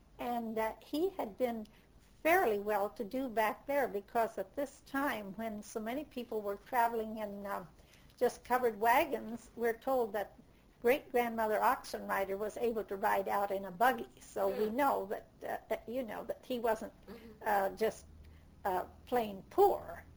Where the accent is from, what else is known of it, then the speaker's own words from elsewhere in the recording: Iowa, United States; Well, let's see. I came from Iowa.